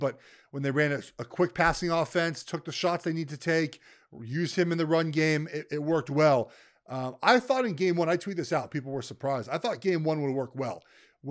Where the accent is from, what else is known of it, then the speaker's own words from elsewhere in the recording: United States; It's an American holiday. I'm American. You're American. We celebrate Thanksgiving. Yes, Jews celebrate Thanksgiving.